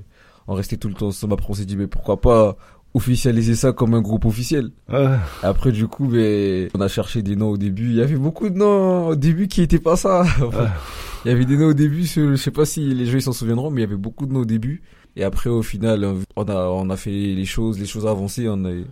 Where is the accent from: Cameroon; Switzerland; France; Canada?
France; Toulouse, Occitanie; On est de Toulouse, Toulouse centre, en plein centre. Mais après, chacun vient un peu d'ailleurs.